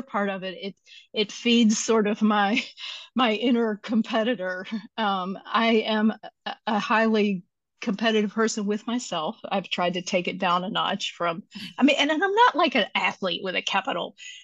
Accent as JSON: {"language": "English", "region": "Kentucky", "country": "United States", "lives_now": "Atlanta, United States", "said": "I live in Atlanta, Georgia. I'm originally from Kentucky. I have lived in a whole bunch of different places."}